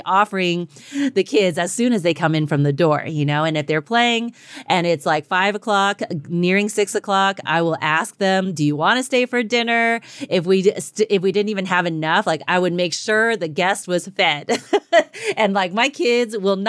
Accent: the South, United States; okay, I'm Chinese American, you know, but also I grew up in the South. So there's a lot of Southern hospitality

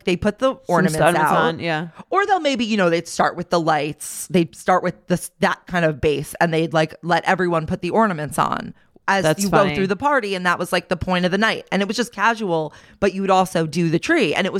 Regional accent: New York, United States; kind of like where we grew up on Long Island

